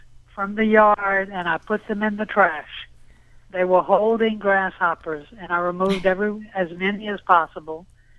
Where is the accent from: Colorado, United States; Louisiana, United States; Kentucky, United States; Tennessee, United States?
Louisiana, United States; I'm from Louisiana, and I'm used to planting things in my mulch